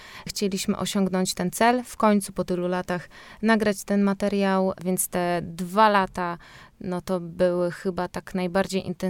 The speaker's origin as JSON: {"language": "Polish", "town": "Olsztyn", "region": "Warmian-Masurian Voivodeship", "country": "Poland", "said": "W większości jesteśmy stąd. Jeśli chodzi o nas, to już wiadomo, że my wybyliśmy do stolicy"}